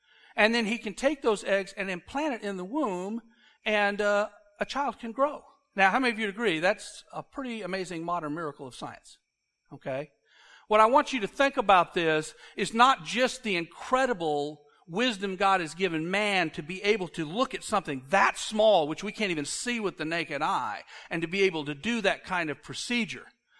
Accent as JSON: {"language": "English", "country": "United States", "said": "As an American, I was really brought up that way."}